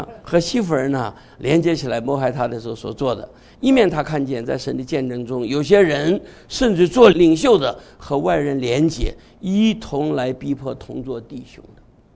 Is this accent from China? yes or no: no; Taiwan; 我们从台湾来的可以骄傲的说在台湾